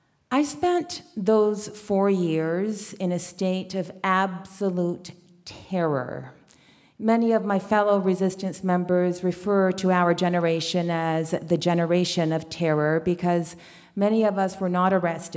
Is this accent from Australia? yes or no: no; Canada; also born or lived in Chile; I was born in Chile and raised in Canada. In 1986, when I was 18 years old, I went back to South America for 4 years